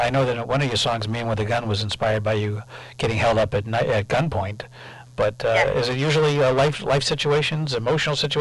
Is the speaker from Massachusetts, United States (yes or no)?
yes; Boston, Massachusetts, United States; What do I know? I'm from Boston.